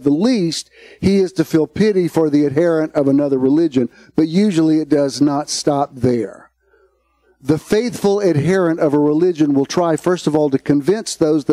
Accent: the South, United States; look, I love the South. I'm from the South. I was born right here.

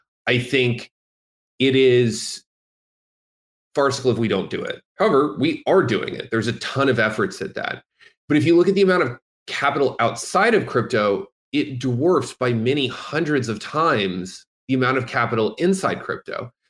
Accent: United States; I, as an American citizen, don't really see a lot of opportunity to reform that government

